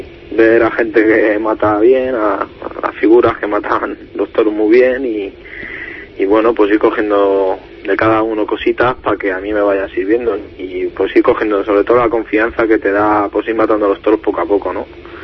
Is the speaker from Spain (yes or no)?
yes; Getafe, Community of Madrid, Spain; Yo de Getafe.